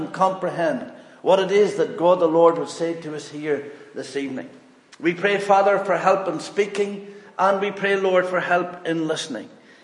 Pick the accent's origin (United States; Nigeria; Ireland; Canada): Ireland; Monaghan, Ulster; now in United Kingdom; I'm originally from Monaghan in the south of Ireland.